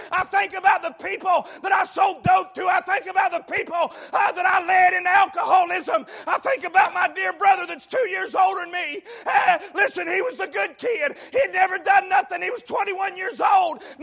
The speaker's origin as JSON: {"language": "English", "town": "Campbell's Creek", "region": "West Virginia", "country": "United States", "said": "Listen, I'm old country. I'm from Campbell's Creek, West Virginia. Listen to me, I'm old country boy."}